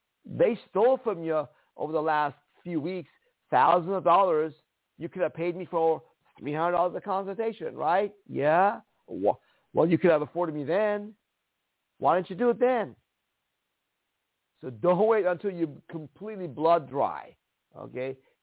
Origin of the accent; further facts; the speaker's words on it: Iran; now in United States; By the way, I come from Iran, as you may know.